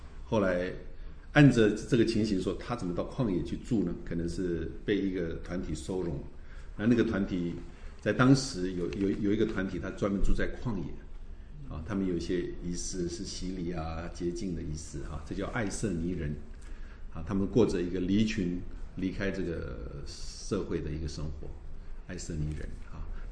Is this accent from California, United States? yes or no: yes; California, United States; 跟我们加州人比较有文化的哈